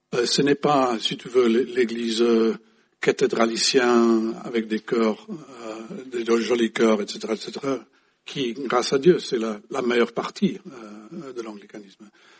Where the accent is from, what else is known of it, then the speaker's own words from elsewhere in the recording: England, United Kingdom; French is a second language; dans ma jeunesse en Angleterre